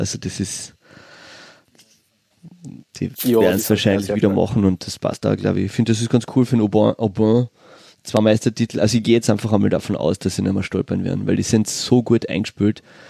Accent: Villach, Carinthia, Austria; born there; Ich bin in Villach geboren, weißt du, was ich meine?

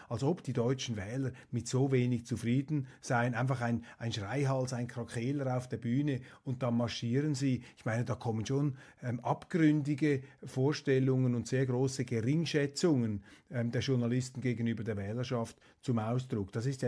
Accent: Switzerland; Und als Schweizer würde ich sagen, ein guter Europäer ist skeptisch gegenüber der Europäischen Union.

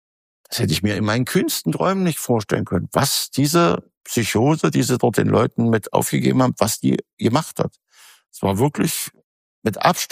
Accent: Saxony-Anhalt, Germany; Sachsen-Anhalt, wo ich herkomme

